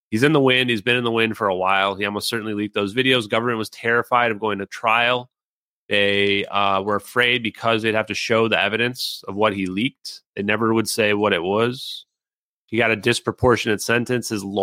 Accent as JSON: {"language": "English", "country": "United States", "said": "I'm American. I'm on America's side."}